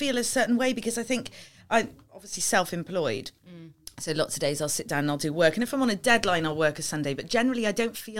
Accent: Wales, United Kingdom; now in London, United Kingdom; I'm from Wales

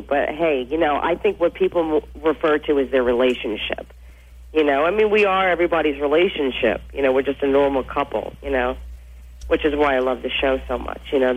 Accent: Brooklyn, New York, United States; now in Los Angeles, United States; I'm from Bensonhurst.

